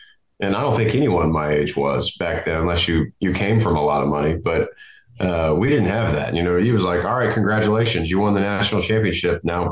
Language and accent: English; Louisiana, United States; I love representing the state of Louisiana. I grew up in Louisiana.